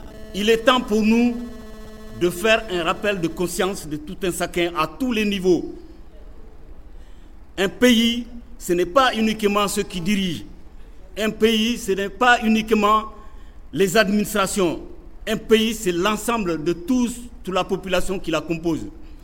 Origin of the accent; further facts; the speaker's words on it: Kéniéba, Kayes, Mali; now in France; Je suis malien de Kenyeba, du cercle de Kenyeba, dans la région de Kaye. Je suis en France depuis 26 ans.